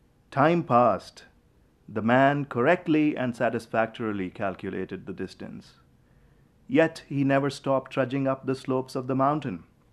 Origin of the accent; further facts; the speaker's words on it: Jammu and Kashmir, India; I grew up in Kashmir.